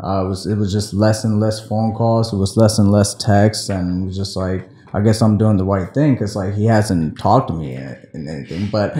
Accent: Sri Lanka; now in Maryland, United States; No, I love Maryland, man. I mean, I'm from Sri Lanka.

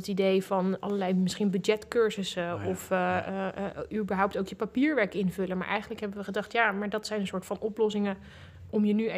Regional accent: Alphen aan den Rijn, South Holland, Netherlands; Alfa aan de Rijn.

